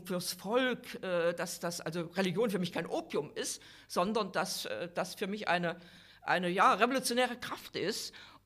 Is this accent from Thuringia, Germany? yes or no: yes; Weimar, Thuringia, Germany; born there; ganz besonders meiner Geburtsstadt Weimar umzugehen.